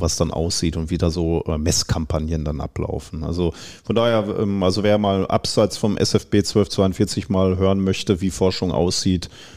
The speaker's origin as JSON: {"language": "German", "country": "Germany", "said": "weil wir als Deutsche uns ja nie Gedanken so machen, wo da besondere Schwierigkeiten liegen."}